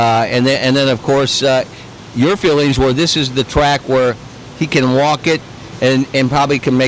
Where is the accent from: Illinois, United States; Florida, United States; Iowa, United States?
Iowa, United States; because that's right on the border of my home state, Iowa